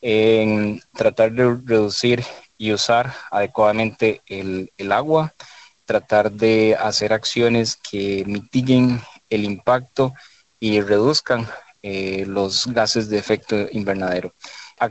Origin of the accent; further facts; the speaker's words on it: Costa Rica; para nosotros como costarricenses y en todo el sector agrícola